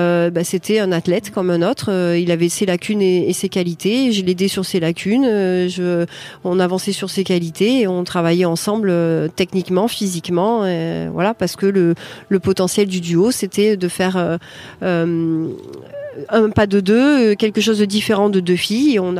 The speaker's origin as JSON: {"language": "French", "country": "France", "said": "c'est possible quand on est française."}